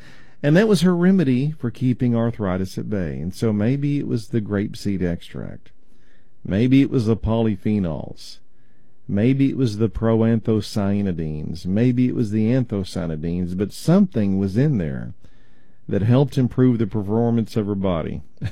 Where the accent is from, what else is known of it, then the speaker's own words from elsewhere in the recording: Texas, United States; accent: East Texas; I say tinnitus. Maybe that's just my East Texas accent.